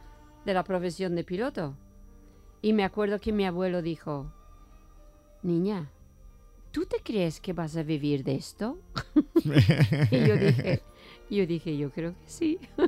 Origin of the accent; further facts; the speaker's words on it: England, United Kingdom; Bueno, soy inglesa.